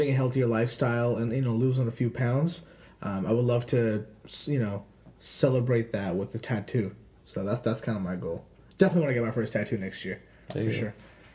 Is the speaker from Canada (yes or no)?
yes; Canada; I'm from Canada. He's from the UK.